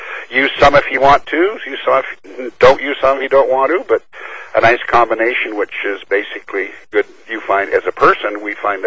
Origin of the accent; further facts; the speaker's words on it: Olympia, Washington, United States; There's Judy from Texas, and I'm from Olympia, and Onita from Kansas.